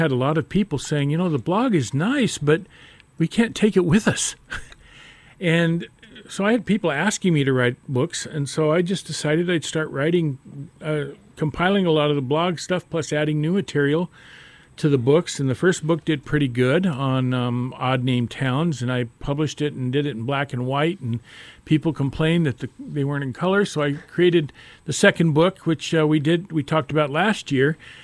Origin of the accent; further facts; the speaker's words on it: Lexington, United States; and about John and Jessica's great work here in Lexington, because my hometown.